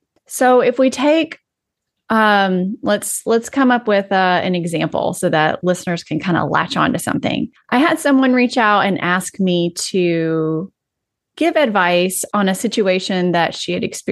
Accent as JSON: {"language": "English", "region": "the South", "country": "United States", "said": "And I'm from the South. I like to say I'm a recovering Southern Belle."}